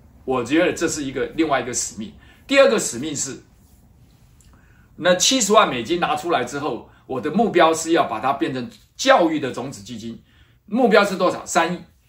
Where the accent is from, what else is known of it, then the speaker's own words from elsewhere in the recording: Taitung, Taitung County, Taiwan; 我们会在台东会师，那是我的故乡。